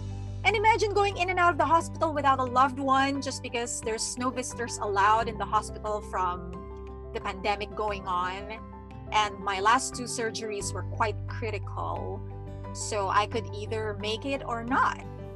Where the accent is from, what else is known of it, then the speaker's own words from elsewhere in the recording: Philippines; English is a second language; now in California, United States; I'm from the Philippines and have been based here in California for only 5 years